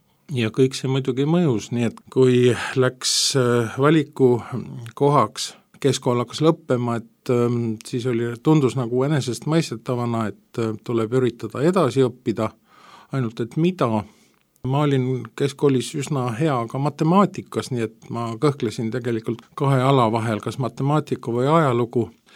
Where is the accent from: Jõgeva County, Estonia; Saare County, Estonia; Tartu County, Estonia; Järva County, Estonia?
Tartu County, Estonia; Tartu; Olen sündinud Tartus 60. aastal, Tartus üles kasvanud, alguses viiendas, pärast teises keskkoolis käinud ja ülikoolis käinud.